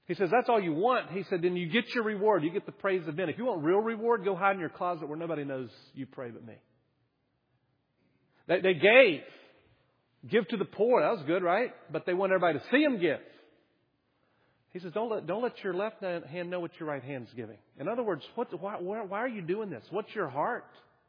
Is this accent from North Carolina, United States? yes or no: yes; North Carolina, United States; born or raised there; also born or lived in Tennessee